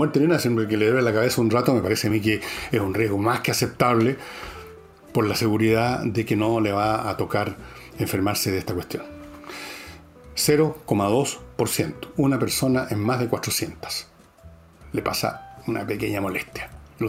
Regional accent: Chile; Nosotros somos chilenos, tenemos nada que ver con eso.

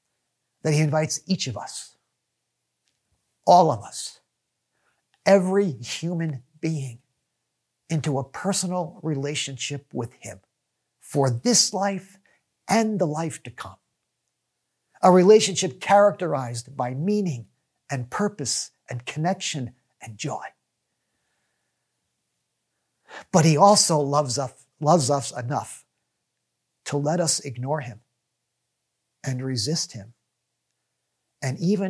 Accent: United States; And being an American, I couldn't help but think that while God certainly loved all the nations of the world, he had a special place in his heart for our nation.

